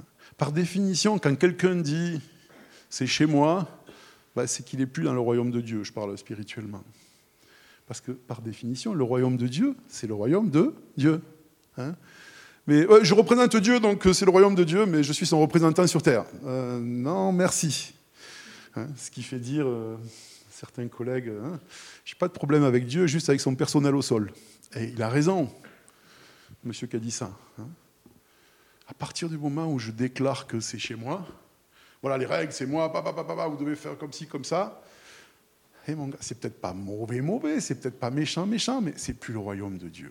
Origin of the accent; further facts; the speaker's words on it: France; Enfin, je ne sais pas pour vous, mais moi, je suis français